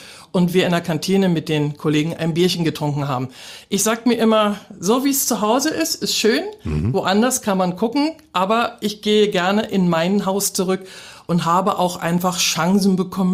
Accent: Berlin, Germany; ich als echte Berlinerin

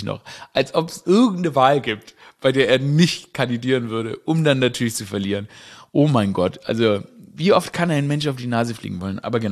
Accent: Stuttgart, Baden-Württemberg, Germany; ich bin ja in Stuttgart aufgewachsen, wurde ich auch gefragt, wie viel Schwabe in mir drin ist.

